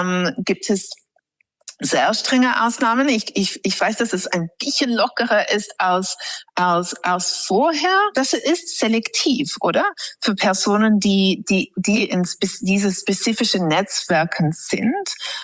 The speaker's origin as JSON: {"language": "German", "region": "England", "country": "United Kingdom", "second_language": "German", "said": "Bei mir, also ich komme aus England und da haben wir eine ganz spannende Rituell."}